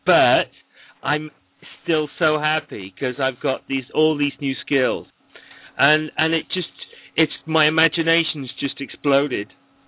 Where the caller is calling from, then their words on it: United Kingdom; I'm the United Kingdom.